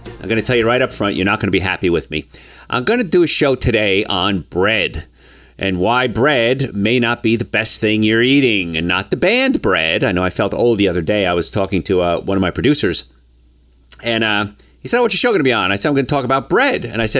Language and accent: English; Hoboken, New Jersey, United States; And growing up in Hoboken, New Jersey, there was a lot of brick oven bakeries there